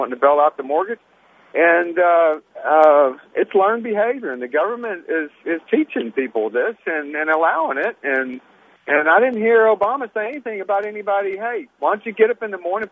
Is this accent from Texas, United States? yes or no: yes; Texas, United States; And because I grew up here in South Texas.